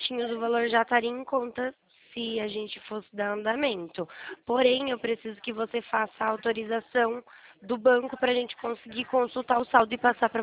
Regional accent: Araras, São Paulo, Brazil; eu sou de Araras.

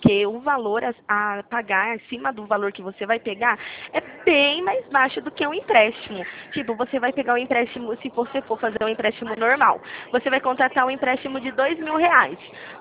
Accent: Leme, São Paulo, Brazil; Não, eu sou daqui de Leme, SP, sou do interior de São Paulo, sabe onde fica?

